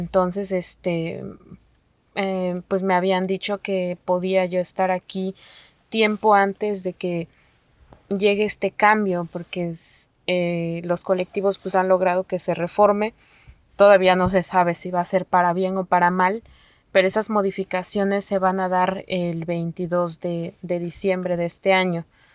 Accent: Mexico; first language Nahuatl; Spanish is a second language; Nos han enseñado un poco del inglés, pero no es mi lengua materna. Mi lengua materna es el náhuatl

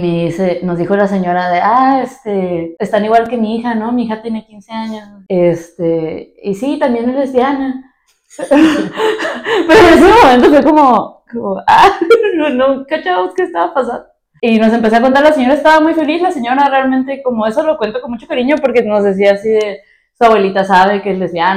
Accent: Tijuana, Baja California, Mexico; tengo 30 años, soy Capricornio y nací en Tijuana.

